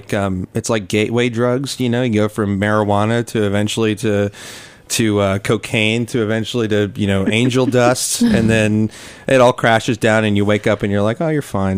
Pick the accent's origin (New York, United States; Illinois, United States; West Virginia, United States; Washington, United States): Illinois, United States; Naperville; also born or lived in New Jersey; I swear to God, I grew up in Naperville before my family moved to New Jersey.